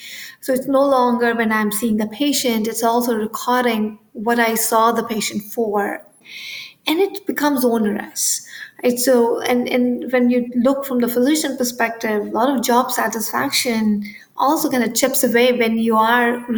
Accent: India; I grew up in India

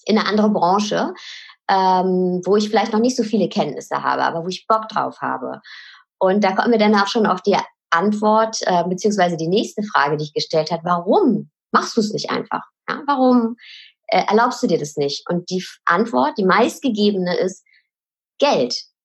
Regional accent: North Rhine-Westphalia, Germany; Sie ist wie ich ein Kind des Ruhrpotts

